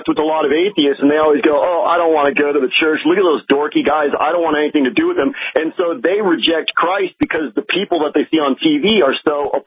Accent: California, United States; moved away as an adult; now in New Jersey, United States; I grew up in Southern California, has just been a regression from California was so awesome to just horrible. And I had to leave, and now I live in Jersey.

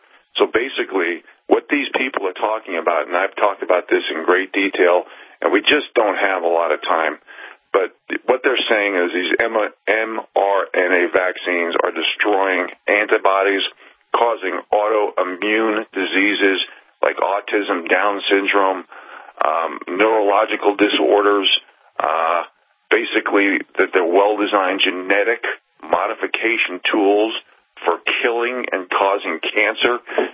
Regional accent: United States; I feel that I'm an American

